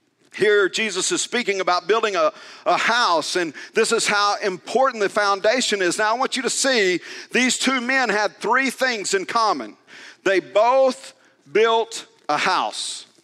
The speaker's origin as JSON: {"language": "English", "town": "Tulia", "region": "Texas", "country": "United States", "tie": "born or raised there", "said": "I grew up northeast of Tulia on a farm. Some of you know that. And I'm not far from my hometown."}